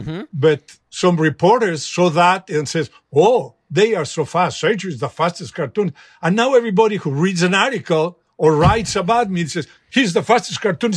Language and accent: English; Mexico; also born or lived in Spain; It's just that since I was a kid, I was a refugee from the Spanish Civil War in Mexico.